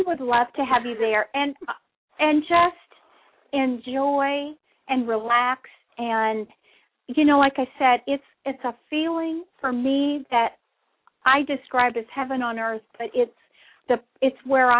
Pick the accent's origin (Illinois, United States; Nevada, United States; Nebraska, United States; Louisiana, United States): Louisiana, United States; yes, that is a Louisiana area code. I am from Louisiana, and I've kept this number for many years